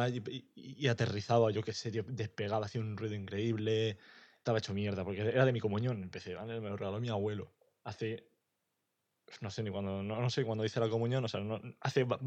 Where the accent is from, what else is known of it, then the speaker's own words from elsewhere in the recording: Russia; Spanish is a second language; now in Estonia; yo soy ruso, llevo 5 años en Estonia, no sé hablar español